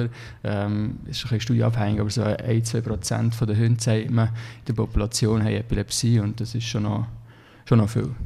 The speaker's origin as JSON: {"language": "German", "region": "Solothurn", "country": "Switzerland", "lives_now": "Zofingen, Switzerland", "said": "Gut, eigentlich bin ich Solothurner."}